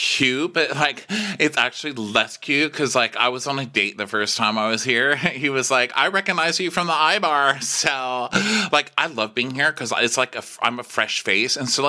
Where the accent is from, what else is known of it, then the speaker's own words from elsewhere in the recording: Texas, United States; I'm just from Texas. So like, I didn't even know it was a career.